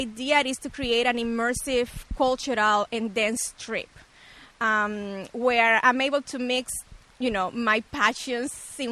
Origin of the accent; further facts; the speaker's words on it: Cuba; English is a second language; So, whenever I will say, no, I'm from Cuba, their first question was, how's Fidel Castro?